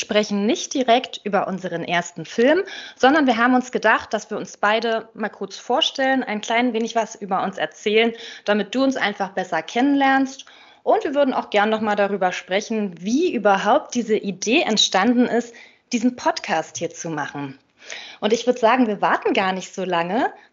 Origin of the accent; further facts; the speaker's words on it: Berlin, Germany; ich komme aus Berlin und ich arbeite nebenberuflich als freie Texterin und Schriftstellerin.